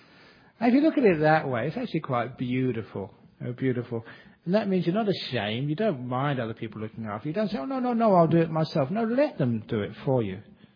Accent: London, United Kingdom; born there; I was born in London, and people used to say they have these old like blocks of apartments, were hotbeds of crime.

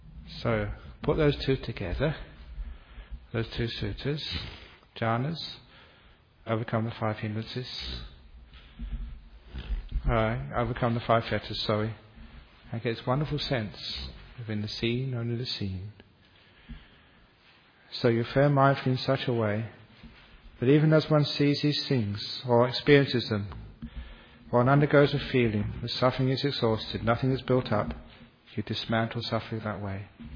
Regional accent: England, United Kingdom; and I'm a woman, I'm English, I'm whatever, I wasn't even born in a Buddhist country

